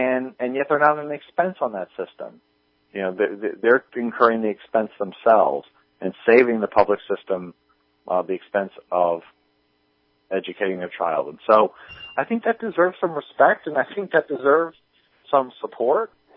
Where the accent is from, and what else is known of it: New York, United States